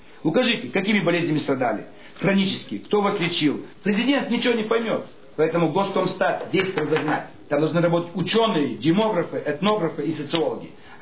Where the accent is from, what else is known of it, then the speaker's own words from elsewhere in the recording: Almaty, Kazakhstan; born there; Я в Алмате родился, он родился в Петербурге.